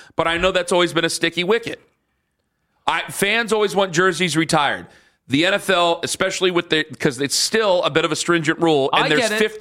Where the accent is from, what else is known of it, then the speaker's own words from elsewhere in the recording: Canton, Ohio, United States; I'm from Canton, man.